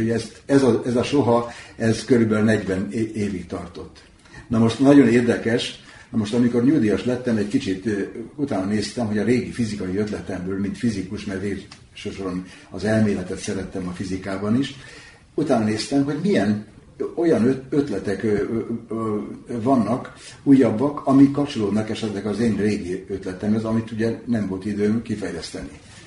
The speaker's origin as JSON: {"language": "Hungarian", "country": "Hungary", "said": "Na most hát végül is magyar vagyok"}